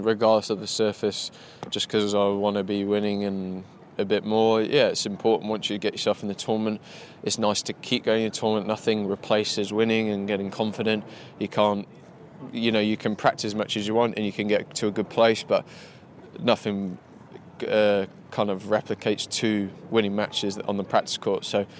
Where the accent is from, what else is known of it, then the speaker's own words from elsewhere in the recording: United Kingdom; Playing another Brit, being the British number one, you obviously want to win